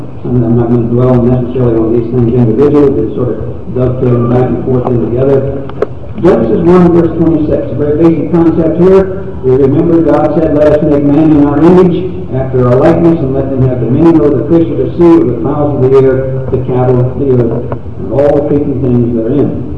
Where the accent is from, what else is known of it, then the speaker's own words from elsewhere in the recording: Colorado, United States; Now, I grew up in Colorado, and I'm aware of the Rocky Mountains back in that part of the country.